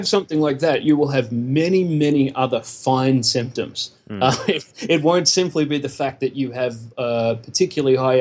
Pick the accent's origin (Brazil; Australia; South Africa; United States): Australia; I'm Australian, in case anyone has not managed to pick that up.